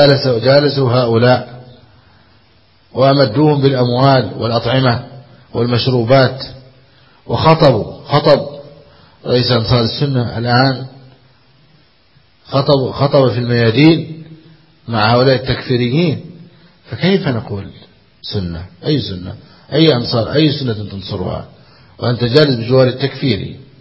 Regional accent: Egypt; الحمد لله الذي عافانا وعافى بلادنا مصر من هذه الفتنة

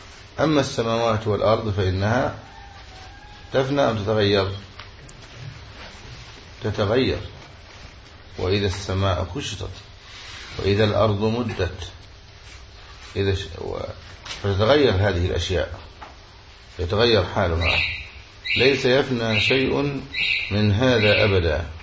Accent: Egypt; هو فكر جماعة يقال لها عندنا في مصر التوقف والتبين

